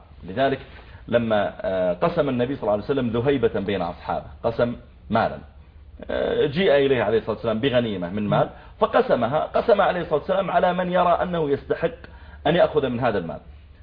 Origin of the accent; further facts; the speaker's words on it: Saudi Arabia; قلت والله أنا I'm from Saudi Arabia.